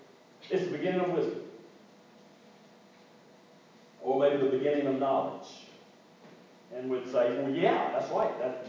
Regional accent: North Carolina, United States; I grew up outside of the University of North Carolina, okay?

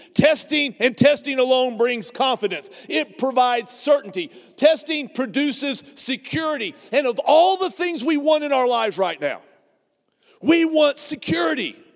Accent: Texas, United States; I grew up in the Texas Panhandle, small rural town.

